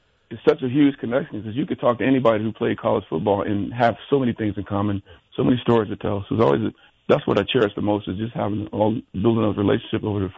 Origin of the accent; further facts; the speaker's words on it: New Jersey, United States; You know, I was coming from New Jersey. You know, we came out here and we got recruited in the winter